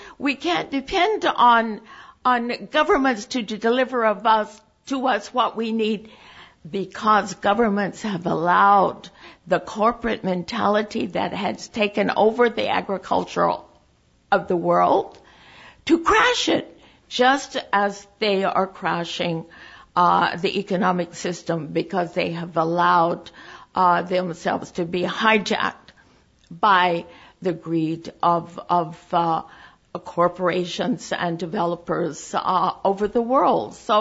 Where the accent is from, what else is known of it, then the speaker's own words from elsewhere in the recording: United States; I'm originally from the States